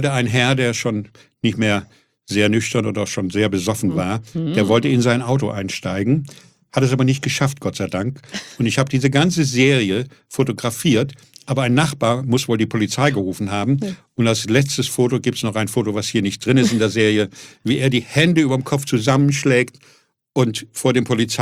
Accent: Fulda, Hesse, Germany; moved away as an adult; now in Hamburg, Germany

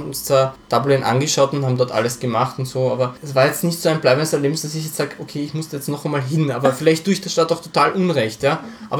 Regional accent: Austria; ich bin zwar in Österreich aufgewachsen, aber ich habe überhaupt keine Beziehung zu Österreich.

